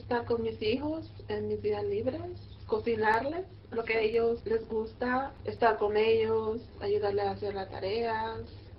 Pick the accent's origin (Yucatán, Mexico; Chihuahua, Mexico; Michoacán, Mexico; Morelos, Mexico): Michoacán, Mexico; Yo soy de México, está bonito. Es un país donde yo nací, es calmado, en cierta forma.